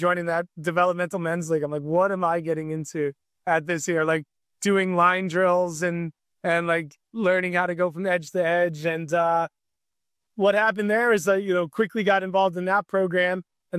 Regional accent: Massachusetts, United States; You know, it's growing up in Massachusetts, like hockey's something that you just have.

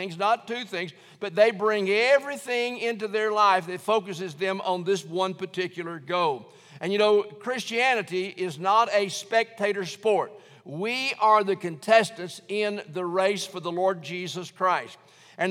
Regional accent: Alabama, United States; I was born in Alabama, and I grew up in Alabama.

